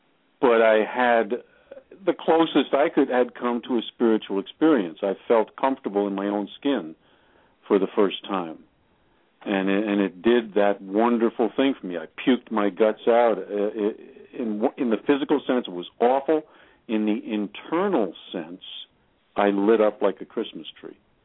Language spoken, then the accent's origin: English; New York City, New York, United States; I'm from New York City originally. I grew up in an alcoholic family.